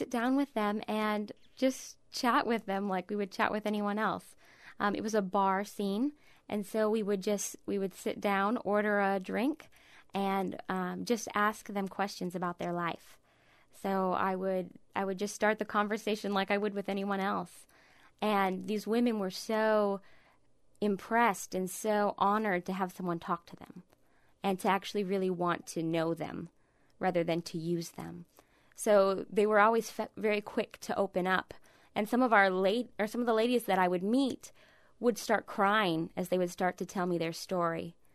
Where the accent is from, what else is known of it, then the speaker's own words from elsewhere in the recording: Midwest, United States; You can tell I'm from the Midwest. I say pop.